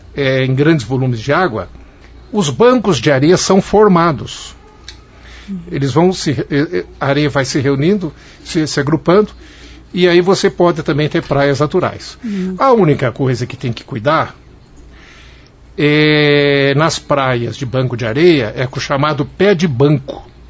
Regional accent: Maringá, Paraná, Brazil; Nós que somos aqui de Maringá, Maringá é o maior centro urbano do Vale do Rio Paraná.

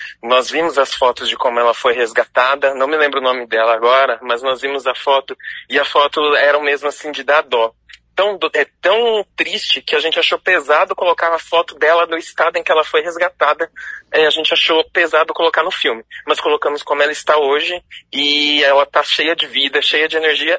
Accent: São Paulo, Brazil; also born or lived in Santa Catarina; now in Maringá, Brazil; Eu sou do interior de São Paulo, cresci lá, me formei em jornalismo, já morei 8 anos em Santa Catarina e estou aqui em Maringá, já vai para 6 anos, né?

